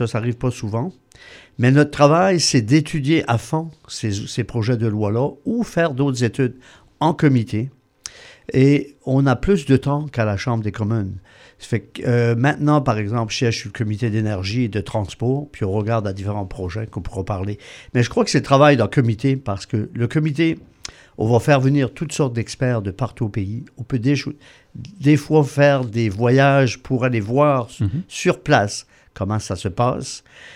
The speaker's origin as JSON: {"language": "French", "country": "Canada", "said": "en tant qu'Acadien"}